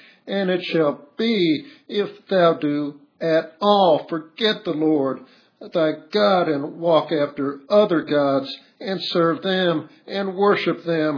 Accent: United States; I grew up in America in the 1950s, and it was a time when men wore hats and women wore gloves.

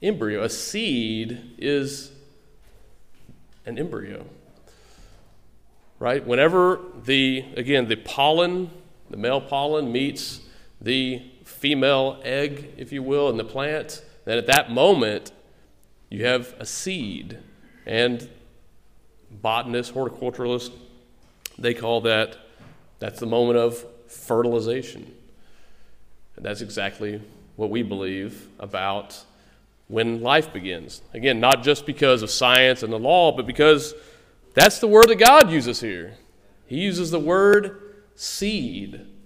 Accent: Texas, United States; Many states already have personhood in that sense, that it's defined at fertilization, like my home state, Texas, and many other states.

